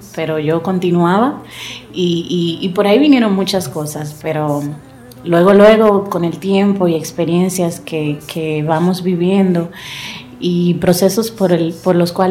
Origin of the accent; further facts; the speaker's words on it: La Romana, Dominican Republic; also born or lived in Hato Mayor del Rey; yo me crié en La Romana, nací en el pueblito de Hato Mayor del Rey. Es una historia bien, bien dinámica. Crecí en el centro de dos familias.